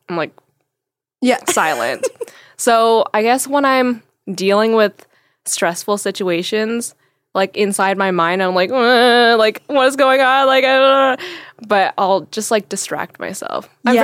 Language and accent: English; Vancouver, British Columbia, Canada; So I'm from Vancouver, so I don't have that accent.